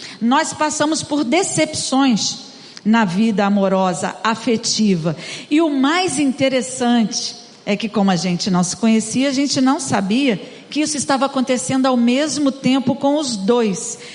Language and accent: Portuguese; Rio de Janeiro, Brazil; eu também na minha adolescência, não aqui, mas na Igreja Batista de Vila da Penha, onde estava crescendo lá, passei por um grande despertamento